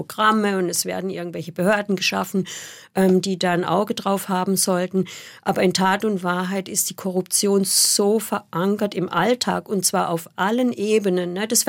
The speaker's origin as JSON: {"language": "German", "town": "Lörrach", "region": "Baden-Württemberg", "country": "Germany", "said": "Ich bin ja aus Lörrach, also von daher ist man oft über die Grenze."}